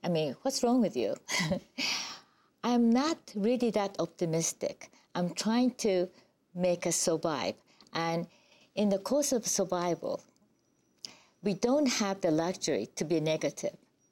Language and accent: English; New York, United States; I mean, we come from New York where dust is sort of like a normal situation of the day.